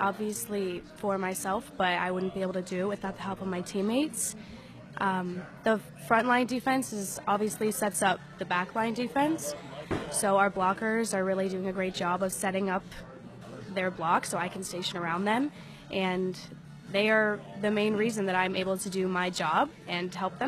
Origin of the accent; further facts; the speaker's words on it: Royal Oak, Michigan, United States; I am from the Royal Oak area. I played at Shrine.